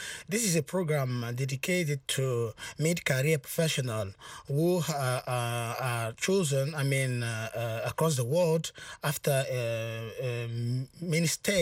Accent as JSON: {"language": "English", "country": "Burkina Faso", "said": "I'm from Burkina Faso."}